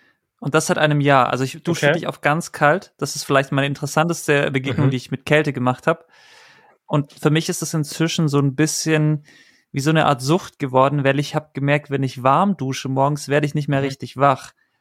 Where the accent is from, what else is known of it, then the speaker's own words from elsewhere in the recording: Baden-Württemberg, Germany; Ich bin ja auch Schwabe